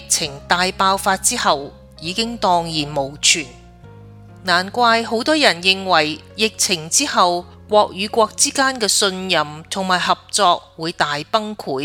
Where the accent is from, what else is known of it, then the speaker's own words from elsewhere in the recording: Hong Kong; 第一件事发生在自己土生土长的香港